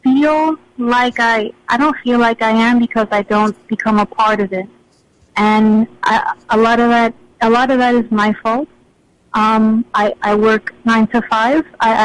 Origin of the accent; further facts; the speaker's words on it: New York, United States; not to start here in New York, I'm from New York